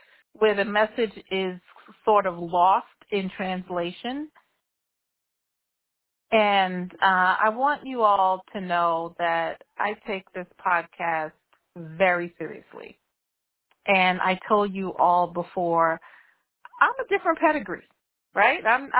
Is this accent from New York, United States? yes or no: yes; New York, United States; I'm from the Bronx, so right out of the Bronx.